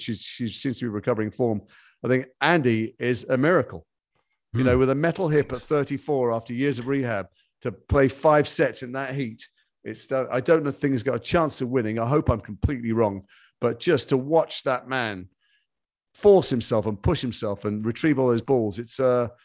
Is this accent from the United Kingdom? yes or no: yes; Liverpool, North West England, United Kingdom; I'm from Liverpool. It's in my blood.